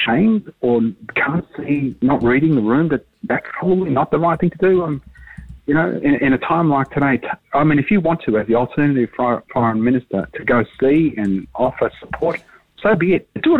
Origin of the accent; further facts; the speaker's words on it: Australia; And I said, well, I'm Australian too.